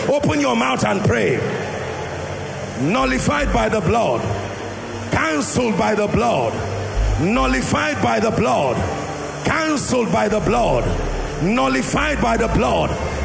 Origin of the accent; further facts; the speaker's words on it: Nigeria; We, as a Nigerian, learn every language you find that can help you worship God.